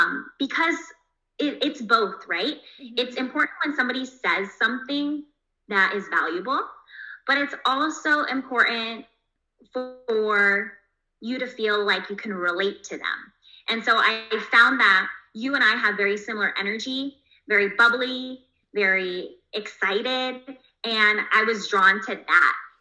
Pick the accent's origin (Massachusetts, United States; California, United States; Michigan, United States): California, United States; I'm from the Bay Area in California, and I am a figure skating professional.